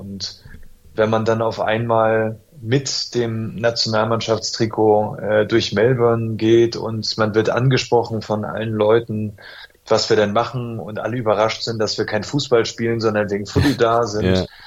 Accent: Germany; born there; ich dann quasi als geborener Deutscher vielleicht auch mal eine andere Perspektive mitnehmen kann

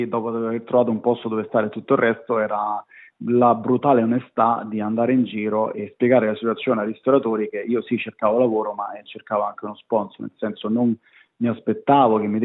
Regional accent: Frascati, Lazio, Italy; moved away as an adult; now in Australia; Sono nato a Frascati, in provincia di Roma. Ho abitato al sud di Roma per 23 anni, fino a che non ho fatto 23 anni.

